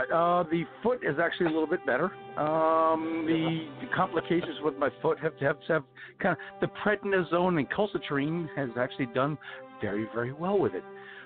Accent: New Jersey, United States; of course, I'm right. I'm from Jersey.

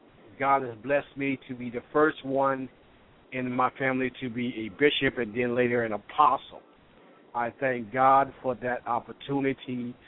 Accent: Mississippi, United States; Is the fact that the miracle of growing up in Mississippi and having asthma

